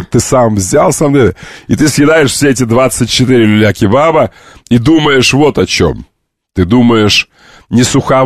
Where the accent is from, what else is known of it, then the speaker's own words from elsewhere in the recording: Kerch, Crimea, Ukraine; born there; А я там родился, в Крыму, в Керчи.